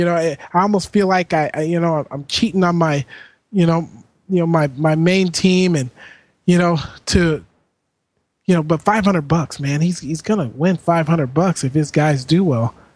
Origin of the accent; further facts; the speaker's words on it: Washington, United States; you and I growing up in the Pacific Northwest